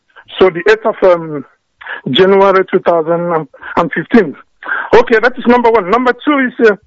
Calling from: Stuttgart, Baden-Württemberg, Germany; I'm calling from Germany.

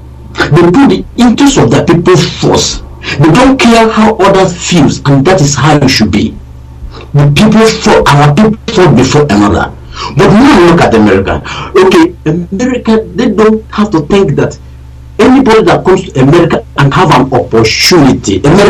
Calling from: Germany; I'm calling from Germany.

